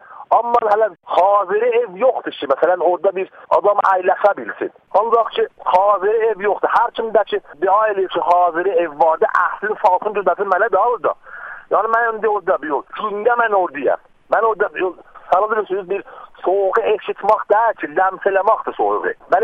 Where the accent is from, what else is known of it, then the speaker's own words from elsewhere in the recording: Tabriz, East Azerbaijan, Iran; Səhər çağım yağış altından mən qutulub gəlmişəm Təbrizliyəm indi mən.